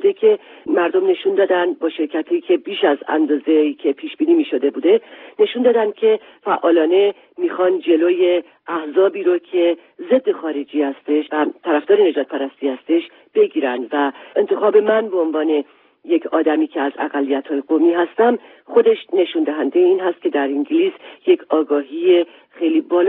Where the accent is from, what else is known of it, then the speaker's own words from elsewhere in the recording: Iran; now in United Kingdom; من اولین ایرانی هستم